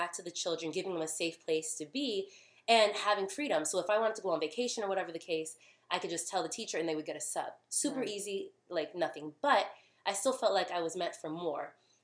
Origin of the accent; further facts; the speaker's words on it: Miami, Florida, United States; moved away as an adult; now in California, United States; No, born and raised in Miami. I moved out to California when I was 20 years old.